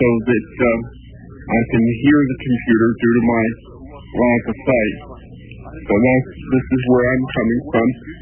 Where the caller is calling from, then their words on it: New York, United States; from outside of Westchester.